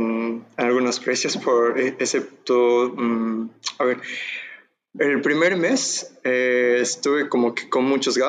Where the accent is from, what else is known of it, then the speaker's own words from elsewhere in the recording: Cochabamba, Bolivia; Ah, sí, soy de La Yacta.